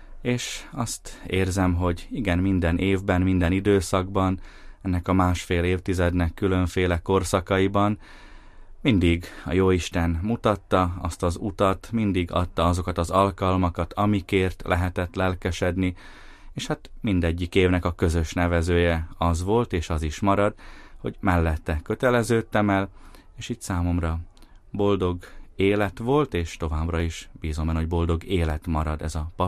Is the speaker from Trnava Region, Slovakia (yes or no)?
no; Bíňa, Nitra Region, Slovakia; az azt követő új misémre is, amely szülőfalumban Bénybben volt